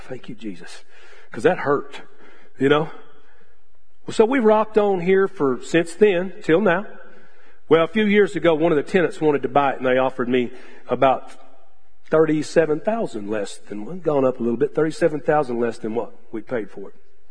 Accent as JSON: {"language": "English", "region": "Texas", "country": "United States", "said": "And we're originally from West Texas. We got to come back to Texas."}